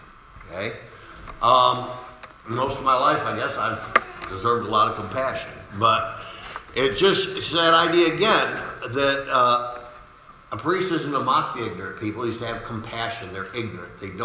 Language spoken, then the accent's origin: English; Machias, Maine, United States; You know, we grew up in Machias. Five children.